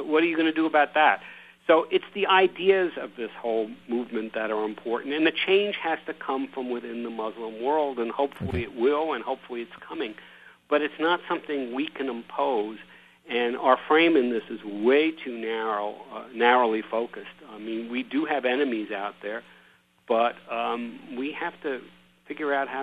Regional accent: United States; Okay, I understand as an American, I feel glad about that.

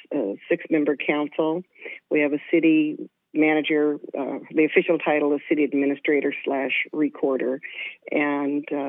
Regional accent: Canyonville, Oregon, United States; I was born in Canyonville. You're kidding me. No. I have lived here mostly my entire life.

